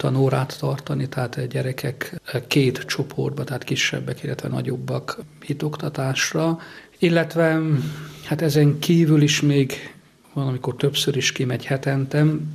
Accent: Cozmeni, Harghita, Romania; Én a születésre, tehát Székelyföldről, Csík Kozmásról származom.

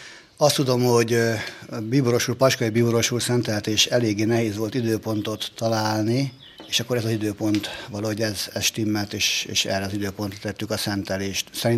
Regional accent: Esztergom, Komárom-Esztergom, Hungary; Igen, ott születtem.

